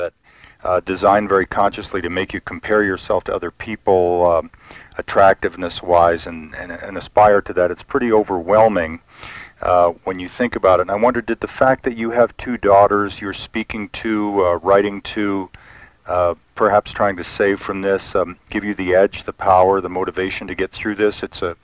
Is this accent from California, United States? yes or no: no; New Mexico, United States; also born or lived in Long Island / Michigan; I was born on Long Island, but I was raised in Michigan and mostly in New Mexico.